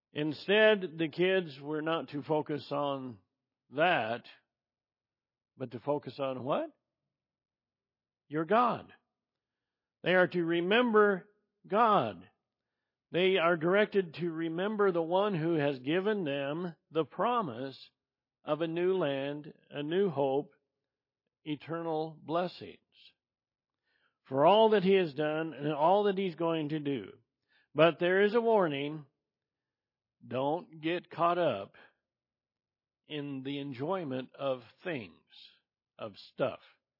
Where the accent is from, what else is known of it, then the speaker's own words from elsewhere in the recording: Northwest, United States; I'm a boy from the Northwest, and all of that stuff was in another world.